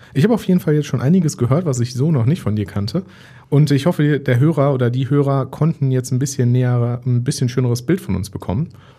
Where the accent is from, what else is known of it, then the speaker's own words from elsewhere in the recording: Dortmund, North Rhine-Westphalia, Germany; Ich bin im Dortmunder Norden groß geworden